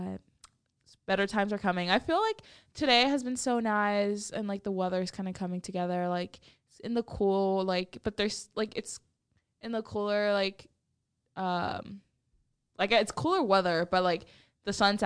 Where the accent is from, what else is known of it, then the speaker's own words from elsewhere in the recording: Texas, United States; I was like, I am from Texas, but I'm never outside for more than 30 minutes at a time.